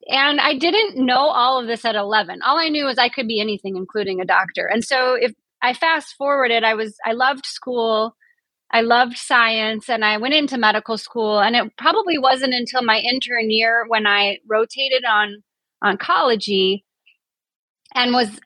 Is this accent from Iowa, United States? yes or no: yes; Iowa, United States; I grew up in Iowa, and my father worked for Winnebago Industries, and my mother was a psychiatric nurse in the outpatient setting.